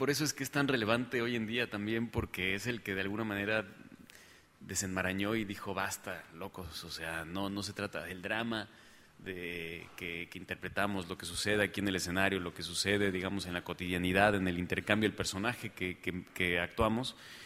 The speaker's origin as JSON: {"language": "Spanish", "town": "Guadalajara", "region": "Jalisco", "country": "Mexico", "said": "como tapatío y como aquí estamos en una ciudad que no es una capital, ¿no? Vamos, no es una capital de un país"}